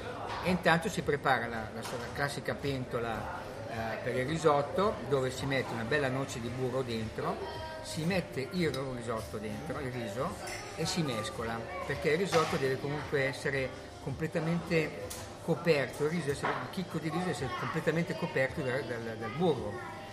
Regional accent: Milan, Lombardy, Italy; io uso il grana padano perché sono milanese

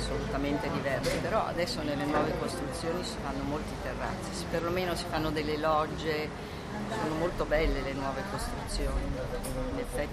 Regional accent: Milan, Lombardy, Italy; io mi trovo bene a Milano, sono nata, vissuta sempre a Milano, tutte le mie scuole le ho fatte qua

